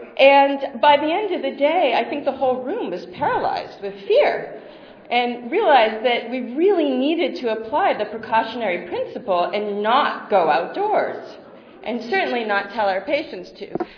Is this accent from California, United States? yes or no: yes; Berkeley, California, United States; This is my hometown of Berkeley, California.